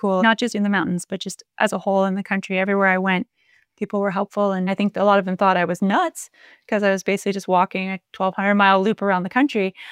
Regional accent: United States; As an American, my experience last year there was very much that people in Scotland were incredibly helpful.

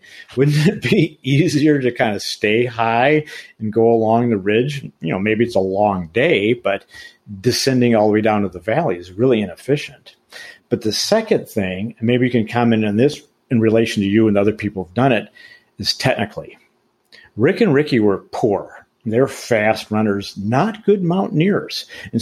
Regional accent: Colorado, United States; And it's a lot of Colorado, you know, I mean, Colorado's fantastic, my home state.

